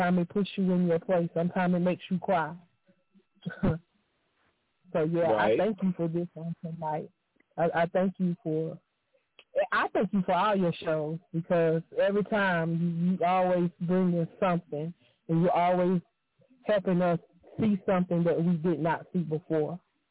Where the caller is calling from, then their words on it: Union City, Georgia, United States; I'm actually calling from Union City, Georgia tonight.